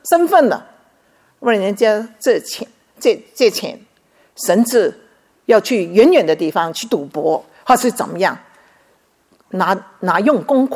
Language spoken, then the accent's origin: Chinese; Guangdong, China; accent: Cantonese; 遇到自己，我们广东话是同声同气